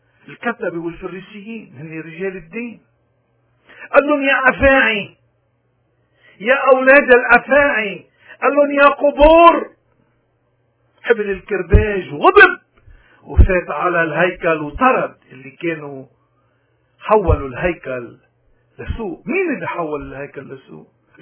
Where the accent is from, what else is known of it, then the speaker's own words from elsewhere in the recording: Lebanon; من هون ونحن منا أبدا بلبنان أو بالاقتراض كلبنانيين بجزر عايشين.